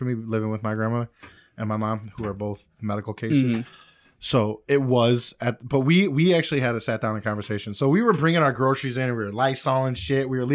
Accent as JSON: {"language": "English", "region": "Florida", "country": "United States", "said": "I'm like, oh, I'm from Florida. We don't believe that shit."}